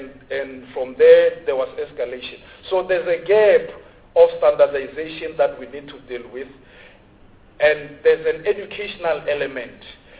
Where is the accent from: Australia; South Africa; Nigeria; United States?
South Africa; Tshwane, Gauteng; By the way, I'm from Tshwane.